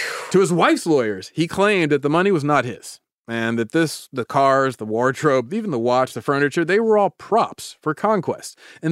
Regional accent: Davis, California, United States; He started out life not far from my hometown of Davis. Reading about this cat, he reminded me of dudes I grew up with.

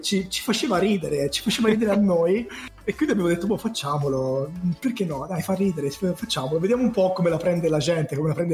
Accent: Milan, Lombardy, Italy; Io sono milanese

